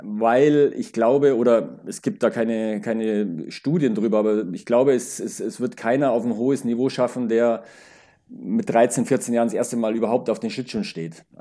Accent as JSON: {"language": "German", "town": "Geretsried", "region": "Bavaria", "country": "Germany", "tie": "born or raised there", "said": "Ich bin einfach dazugekommen in der Nachbarschaft in Geretsried, wo ich aufgewachsen bin, war die Eishalle"}